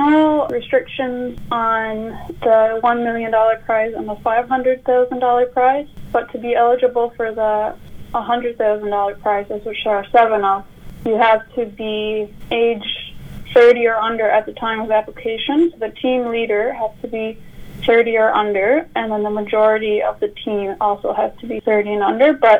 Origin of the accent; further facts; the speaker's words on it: Makkovik, Newfoundland and Labrador, Canada; Yeah, I am from Mokovic. … I moved to St. John's for post-secondary.